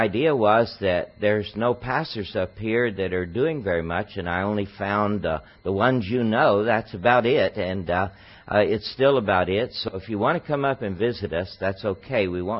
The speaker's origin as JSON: {"language": "English", "town": "San Antonio", "region": "Texas", "country": "United States", "tie": "born or raised there", "said": "I grew up in San Antonio, Texas, and after high school went away to college in Missouri and then in Fort Worth."}